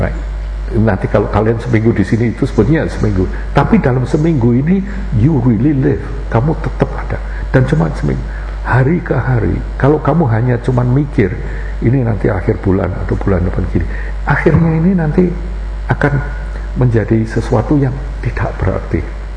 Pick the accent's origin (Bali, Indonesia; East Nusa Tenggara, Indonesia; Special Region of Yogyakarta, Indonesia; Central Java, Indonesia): Central Java, Indonesia; Semarang; saya ini dari Semarang, lahirnya di Semarang. Teman-teman saya ini orang Semarang.